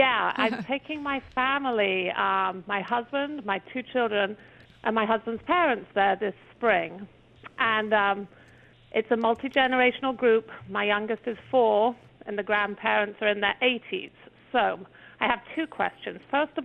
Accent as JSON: {"language": "English", "region": "South West England", "country": "United Kingdom", "tie": "born or raised there", "said": "we're going down to Devonshire, where I grew up in Dartmoor."}